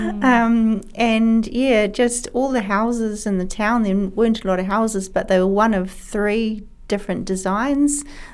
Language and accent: English; Newman, Western Australia, Australia; also born or lived in New Zealand; poisonous snakes and spiders that we would have to be careful of every day growing up in Newman.